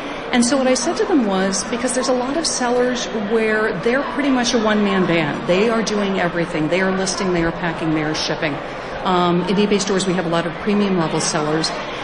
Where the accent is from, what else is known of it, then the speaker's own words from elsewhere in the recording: New York City, New York, United States; I'm a seller from New York City.